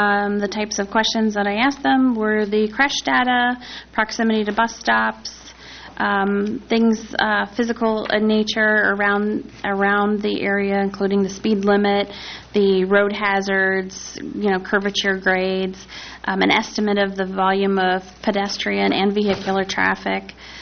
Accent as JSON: {"language": "English", "region": "West Virginia", "country": "United States", "said": "See, I'm from West Virginia, so, you know, it's all relative."}